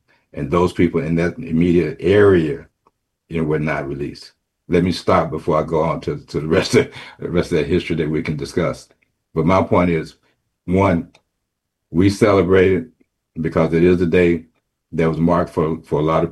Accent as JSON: {"language": "English", "region": "Texas", "country": "United States", "said": "I'm a Texan. I'm a sixth-generation Texan."}